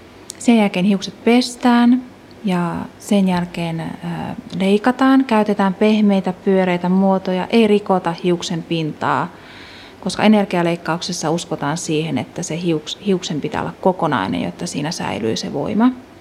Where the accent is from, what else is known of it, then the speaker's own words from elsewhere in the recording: Uusimaa, Finland; Mä halusin tänne sen takia, että mä oon täältä päin kotoisin ja ehkä sitten kutsun myös enemmän luonnon äärelle.